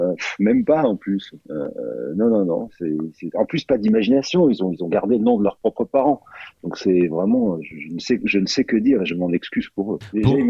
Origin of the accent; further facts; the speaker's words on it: Blaye, Nouvelle-Aquitaine, France; born there; je suis né à Blaye-Blaye, mais je ne sais pas si ça se dit, ça. C'est en Gironde